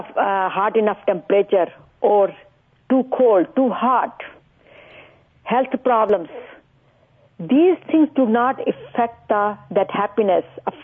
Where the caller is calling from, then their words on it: Danville, California, United States; No, actually, I'm calling you from Danville, California, near in the Bay Area.